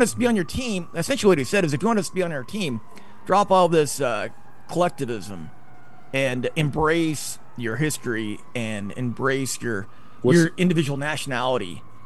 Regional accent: Idaho, United States; I used to be pro-business because I grew up in Idaho.

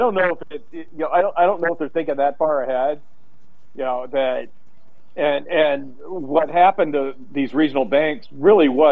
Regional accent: Tennessee, United States; When I grew up in Tennessee, and that's my culture.

